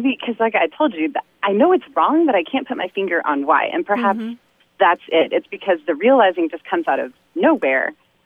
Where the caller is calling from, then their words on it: Dallas, Texas, United States; I'm calling from Dallas, Texas.